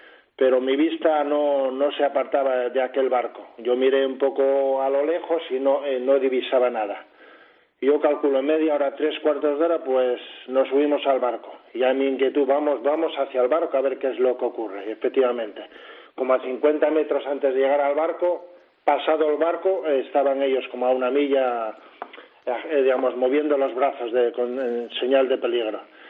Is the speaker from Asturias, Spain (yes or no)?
yes; Gijón, Asturias, Spain; Estamos en mi tierra.